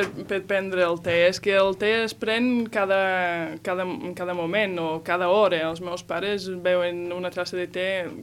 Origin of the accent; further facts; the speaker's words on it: the north of England, United Kingdom; Catalan is a second language; now in Spain; jo me'n recordo que tornava de l'escola a les 3 i mitja de la tarda ja era de nit, perquè sóc del nord d'Anglaterra